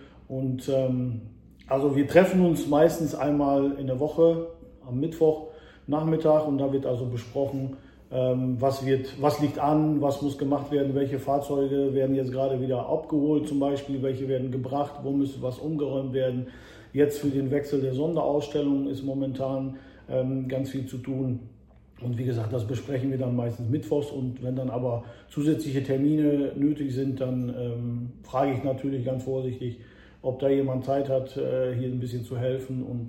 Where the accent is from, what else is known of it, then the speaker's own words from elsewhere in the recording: Poland; Ich komme ursprünglich aus Polen und ich glaube, da hat man das mit den Autos irgendwie so ein bisschen im Blut